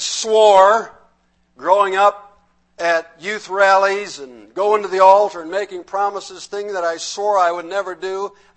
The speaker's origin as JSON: {"language": "English", "town": "Orchard Park", "region": "New York", "country": "United States", "tie": "born or raised there", "said": "In fact, I grew up in Orchard Park"}